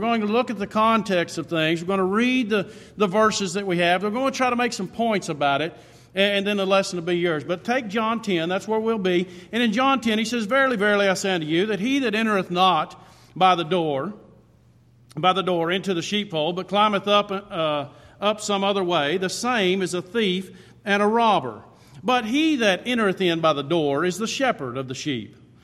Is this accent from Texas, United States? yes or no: yes; Texas, United States; I'm born and raised in the Promised Land. I'm not from Oklahoma. I am from Texas.